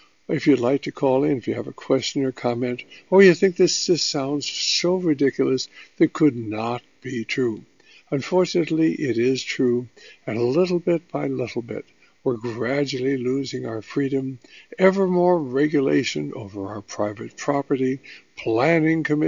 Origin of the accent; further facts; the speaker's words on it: California, United States; Basically, I was born and raised in Alameda County